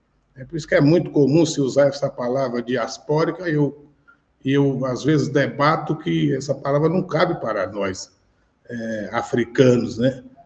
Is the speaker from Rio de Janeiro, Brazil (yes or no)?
no; Bahia, Brazil; now in São Paulo, Brazil; Academia de Letras da Bahia, a minha terra natal.